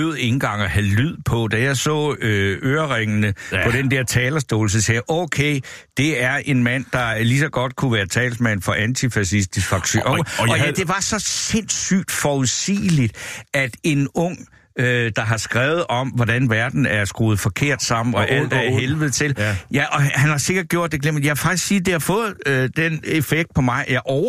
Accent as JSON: {"language": "Danish", "town": "Svendborg", "region": "Region of Southern Denmark", "country": "Denmark", "said": "nu kommer jeg fra Svendborg."}